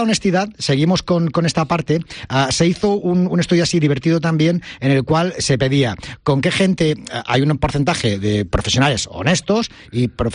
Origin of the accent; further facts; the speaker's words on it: United Kingdom; Spanish is a second language; pero claro, sí, yo soy británico, sí.